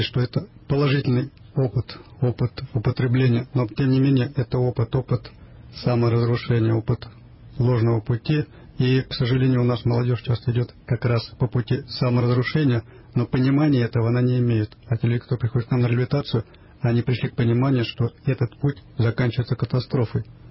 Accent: Ivanovo Oblast, Russia; сам я тоже из Ивановской области, как раз этих людей предметно знаю.

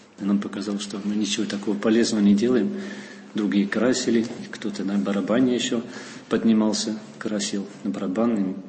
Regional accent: Deventer, Overijssel, Netherlands; Russian is a second language; now in Russia; Я голландец коренной, родился в городе Девентер. Это на востоке Голландии, ближе к Германии. Я учился русскому языку с 12 лет в школе.

